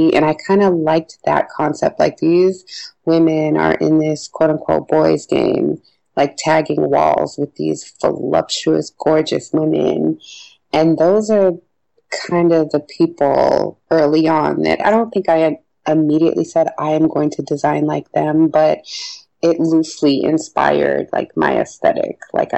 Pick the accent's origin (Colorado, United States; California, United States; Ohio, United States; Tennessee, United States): Colorado, United States; Denver; And I think it also has to do with growing up in Denver and not really having the sort of role models or iconic women that I think younger girls have now to kind of look up